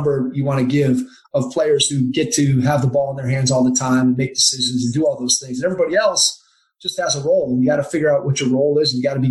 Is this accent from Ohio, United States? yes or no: yes; Strongsville, Ohio, United States; So I grew up in Cleveland, Ohio. So a suburb of Cleveland called Strongsville.